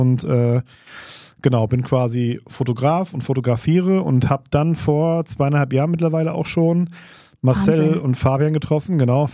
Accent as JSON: {"language": "German", "town": "Essen", "region": "North Rhine-Westphalia", "country": "Germany", "tie": "born or raised there", "also_born_or_lived": "Berlin / Munich / Saarbrücken", "said": "ich komme aus Essen, bin auch in Essen geboren und hatte so ein paar Auszeiten. Ich war 4 Jahre in Berlin und 1 Jahr in München und habe in Saarbrücken studiert und war viel unterwegs. Aber mich hat es dann 2019 zurück ins Ruhrgebiet gebracht, zuerst nach Bochum"}